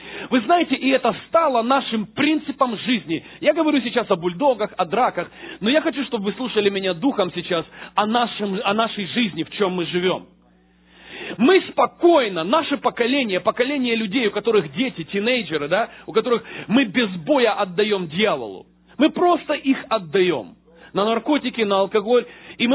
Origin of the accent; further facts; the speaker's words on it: Ukraine; я видел, когда я рос на улице, я рос на Украине на улице, а на улице жесткие законы.